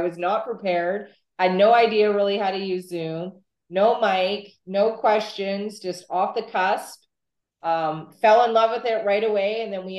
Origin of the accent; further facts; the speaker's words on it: Calgary, Alberta, Canada; I'm from Calgary, Canada.